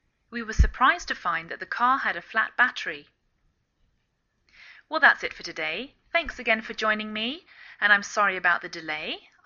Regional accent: England, United Kingdom; now in United States

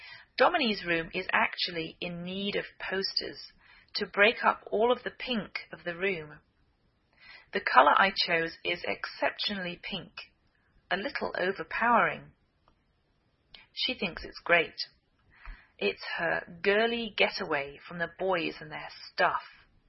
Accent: England, United Kingdom; now in United States

